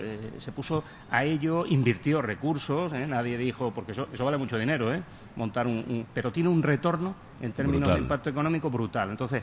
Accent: Seville, Andalusia, Spain; Yo soy sevillano, he vivido siempre aquí

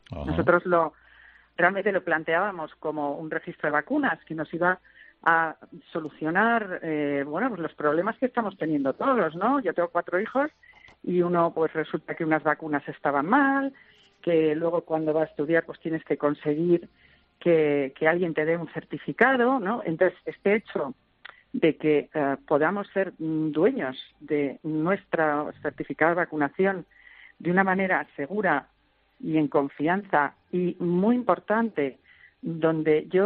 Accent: Spain; España es increíble, somos increíbles los españoles.

